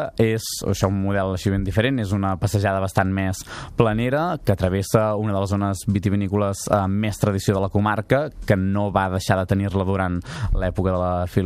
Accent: Manresa, Catalonia, Spain; com a manresà m'estimo més perquè parcialment està dins del municipi de Manresa

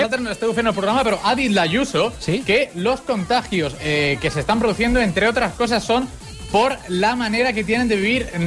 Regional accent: Balearic Islands, Spain; encara que sóc de Mallorca

